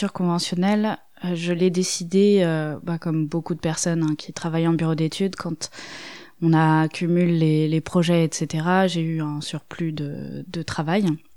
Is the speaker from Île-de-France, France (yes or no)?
no; Lyon, Auvergne-Rhône-Alpes, France; Moi, j'ai vécu à Lyon. Je suis lyonnaise d'origine.